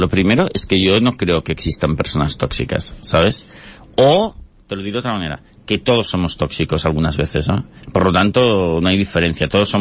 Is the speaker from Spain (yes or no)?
yes; Barcelona, Catalonia, Spain; Es que yo soy de Barcelona